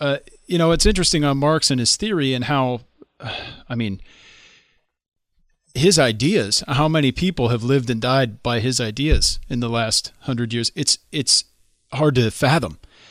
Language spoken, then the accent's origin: English; United States; I just want to point out that I'm an American